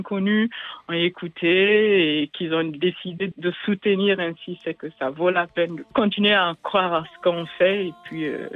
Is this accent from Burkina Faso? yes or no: yes; Burkina Faso; Et bien vrai que chez nous, au Burkina Faso, le gouvernement est vraiment engagé à 100% dans l'éradication de l'excision.